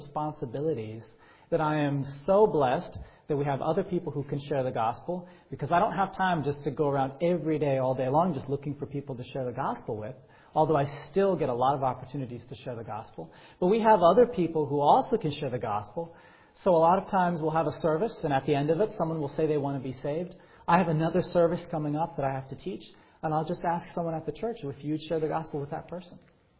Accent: Virginia, United States; I think I mentioned I'm from Virginia State, right? So we do have some people who say things like y'all, and I'm one of them.

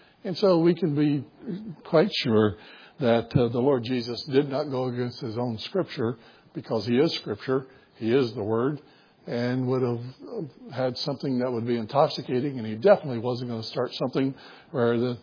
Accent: Florida, United States; I'm from Central Florida. I know there's different grades of orange juice because I grew up around a juice plant

